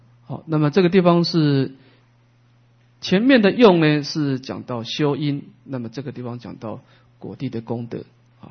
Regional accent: Taiwan; 说美国人他念阿弥陀佛的发音跟我们台湾人的发音也不一样啊

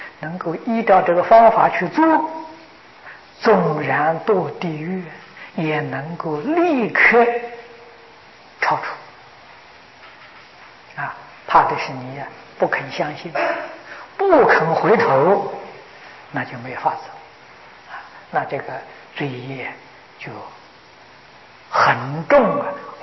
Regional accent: China; 这个浑身命尽就是我们中国人讲的这个人的灵魂

